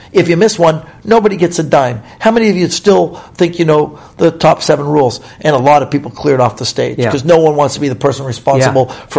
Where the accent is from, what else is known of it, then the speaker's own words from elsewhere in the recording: Canada; and I'm Canadian. I don't know nothing about